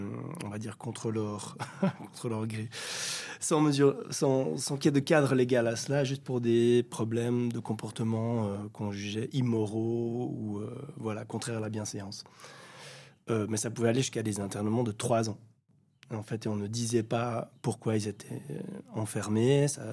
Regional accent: Fribourg, Switzerland; born there; puisque je suis né en Gruyère, de voir mes voisins

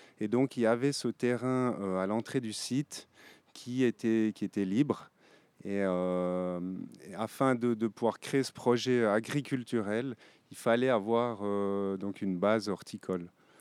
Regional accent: Sierre, Valais, Switzerland; Alors, moi, je viens de Sierre, en Valais. Maintenant, j'habite sur le canton de Vaud, en montagne. Donc, j'ai passé le Rhône.

